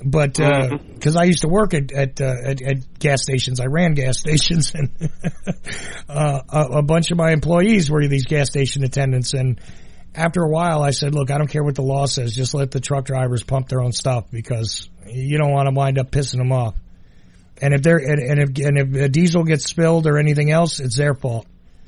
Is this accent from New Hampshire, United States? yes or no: no; New Jersey, United States; I grew up in New Jersey, and Jersey's one of the two states in the country that actually has a law against people pumping their own gas.